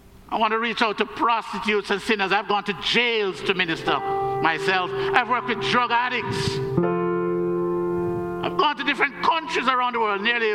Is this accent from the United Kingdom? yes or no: no; Jamaica; also born or lived in United States; I cry over America because I live in America in part. I cry over Jamaica because I'm Jamaican and I live there in part.